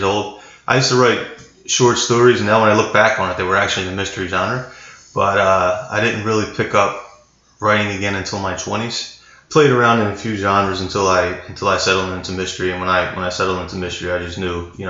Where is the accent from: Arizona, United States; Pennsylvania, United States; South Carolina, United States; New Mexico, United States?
Pennsylvania, United States; Philadelphia; So, I grew up in South Philadelphia, less than a mile away from Veterans Stadium.